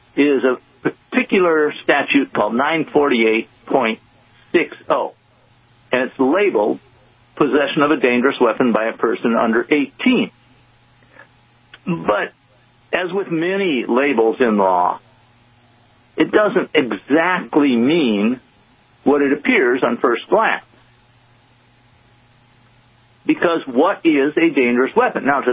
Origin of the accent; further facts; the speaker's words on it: Wisconsin, United States; And I actually grew up under precursors to that law when I grew up in Wisconsin, you know, more than 50 years ago.